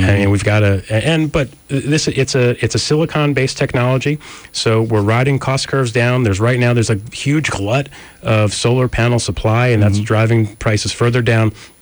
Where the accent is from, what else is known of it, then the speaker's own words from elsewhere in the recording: New Jersey, United States; You know, I'm from Jersey, so I have to get in the New Jersey Turnpike at some point during the conversation.